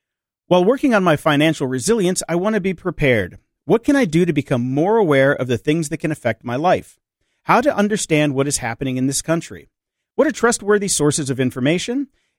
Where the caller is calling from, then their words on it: Russia; Hi, Jordan, Jason, and Jen. I'm your listener from Russia.